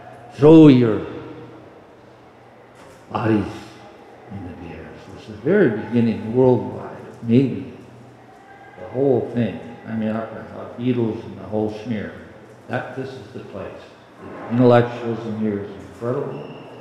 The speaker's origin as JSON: {"language": "English", "region": "Oregon", "country": "United States", "tie": "born or raised there", "also_born_or_lived": "Sacramento, California", "said": "Christian when I was a kid, and I biked over around the age of 7 or so, took the Lord as my Savior, and we moved up from Sacramento up to Oregon"}